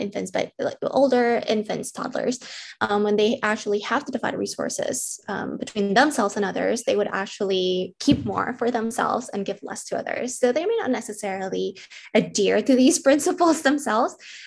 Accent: Jakarta, Indonesia; So I grew up in Indonesia, in Jakarta, when I was 9 or 10.

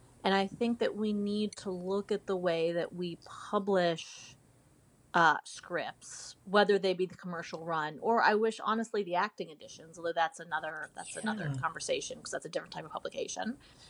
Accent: Tallahassee, Florida, United States; look, I grew up in Tallahassee, Florida.

